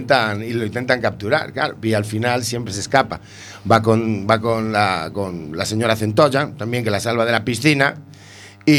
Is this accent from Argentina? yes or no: no; Galicia, Spain; Obviamente, como gallegos y amantes de los centollos